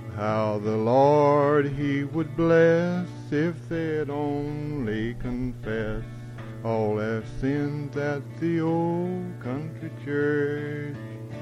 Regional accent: Putnam County, United States; You know, I hail from Putnam County, where the big bass grow and where they swim and where they bite once in a while

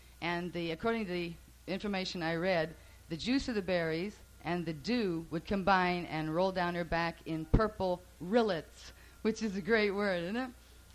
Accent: Michigan, United States; I'm from Michigan, and we say Louisiana.

